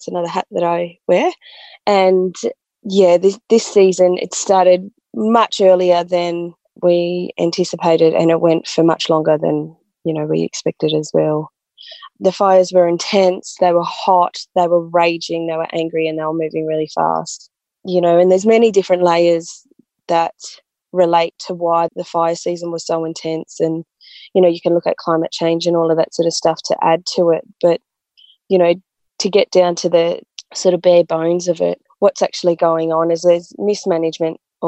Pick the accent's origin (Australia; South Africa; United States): Australia; Fingal Heads, New South Wales; I'm from Fingal Heads, far north New South Wales. I am a Minjungbul Yugambeh Bundjalung woman